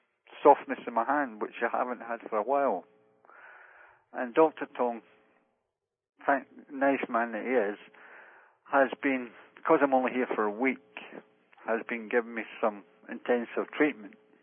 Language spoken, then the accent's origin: English; England, United Kingdom; I'm from the other side of the globe, actually. I'm from England.